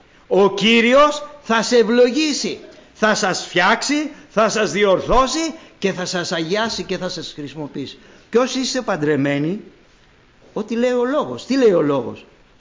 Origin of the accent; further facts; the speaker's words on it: Corinth, Peloponnese, Greece; Λέω, ναι, είμαι από την Κόρινθο εγώ.